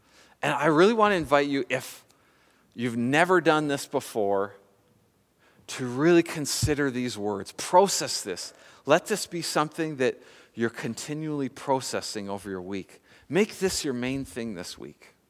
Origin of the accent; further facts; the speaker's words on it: Nanaimo, British Columbia, Canada; in port in my hometown of Nanaimo